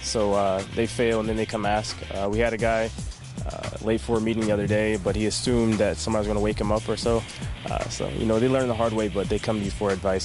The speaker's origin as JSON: {"language": "English", "region": "North Carolina", "country": "United States", "said": "Well, I'm from North Carolina, so I went back home."}